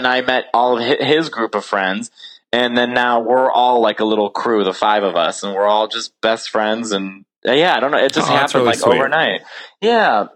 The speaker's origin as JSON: {"language": "English", "town": "Chicago", "region": "Illinois", "country": "United States", "said": "The first time I came to New York, I'm like such a Chicago Midwesterner."}